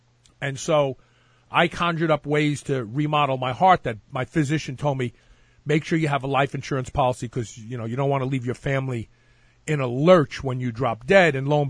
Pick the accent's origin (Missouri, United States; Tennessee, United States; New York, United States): New York, United States; this is even me growing up in New York